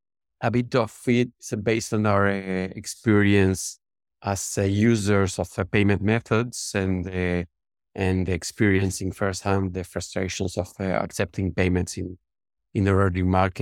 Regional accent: Uruguay; I was born and raised in Uruguay.

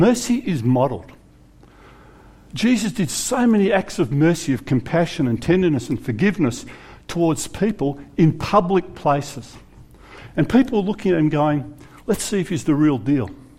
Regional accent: Australia; being an Aussie, and Aussie for generations through the line, like many of you

